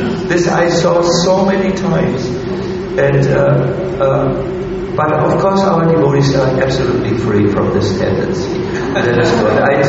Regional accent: Germany; I'm extremely critical, being from the family I am and being from Germany.

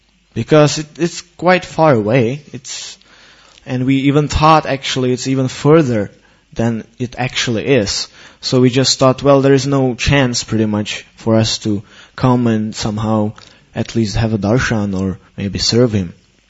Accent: Czechia; English is a second language; because I'm somehow coming from Czech Republic

